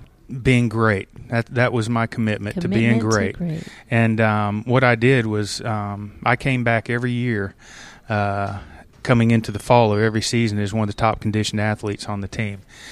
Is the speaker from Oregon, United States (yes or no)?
no; Titusville, Florida, United States; Well, I grew up in Titusville, Florida, which is right where the Space Center is, right due east of Orlando. It was a great place to grow up.